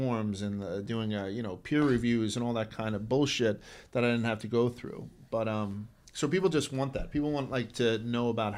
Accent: Brooklyn, New York, United States; Brooklyn. I was born and raised in Brooklyn, went to school in Manhattan, and now I live in northern New Jersey with my wife and 3 kids.

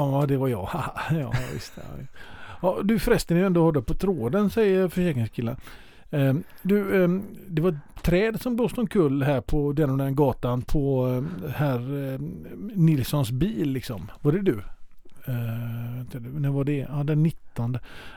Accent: Sweden; jag är ju svensk.

